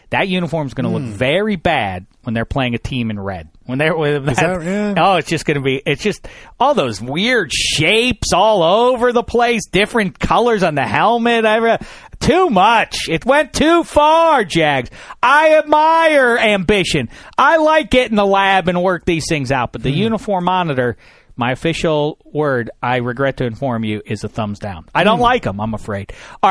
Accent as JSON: {"language": "English", "region": "Northeast", "country": "United States", "tie": "born or raised there", "said": "You know, it was fall. I grew up in the Northeast."}